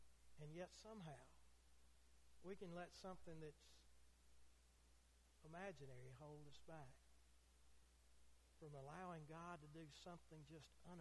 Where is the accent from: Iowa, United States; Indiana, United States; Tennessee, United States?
Tennessee, United States; Nashville; remember I was born and raised in Nashville